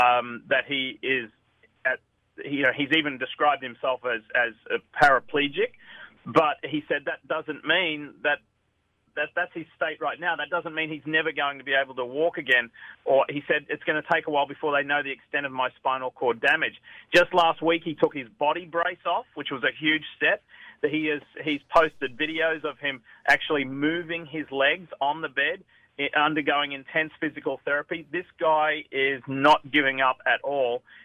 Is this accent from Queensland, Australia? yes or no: yes; Queensland, Australia; He met the Premier of the state of Queensland, where he's from, my home state as well.